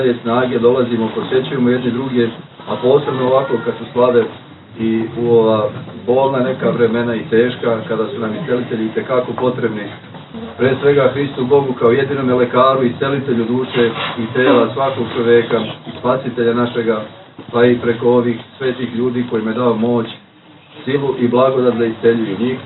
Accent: Republika Srpska, Bosnia & Herzegovina; dolazim iz Republike Srpske

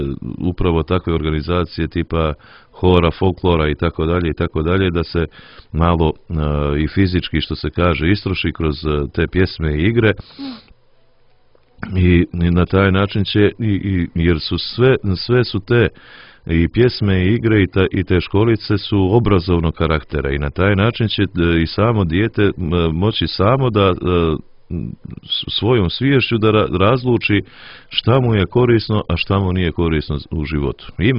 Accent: Montenegro; Nije jedan primjer bio i kod nas u Crnoj Gori koliko je to sjećanje na smrt bilo utemeljeno i u narodu.

